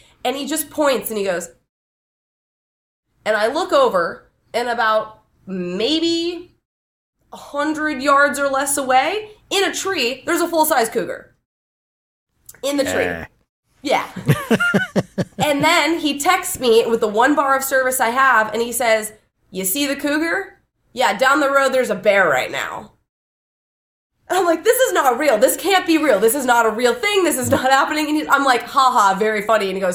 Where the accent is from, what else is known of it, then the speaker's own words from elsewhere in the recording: Paradise Valley, Arizona, United States; Ironically enough, because I'm from Paradise Valley, Arizona.